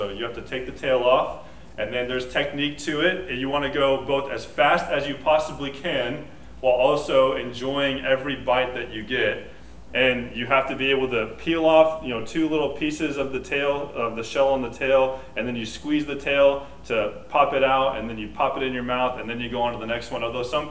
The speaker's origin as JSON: {"language": "English", "town": "Houston", "region": "Texas", "country": "United States", "tie": "born or raised there", "said": "People who aren't from near the Gulf Coast, like I grew up in Houston, they don't have a lot of experiences typically with boiled crawfish."}